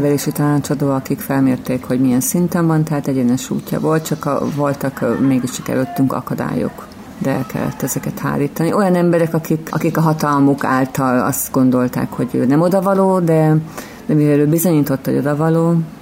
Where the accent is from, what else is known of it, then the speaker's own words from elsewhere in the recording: Nagyatád, Somogy, Hungary; Mi Nagyatádról jöttünk, tehát igen, mi egy kisebb városból jöttünk ide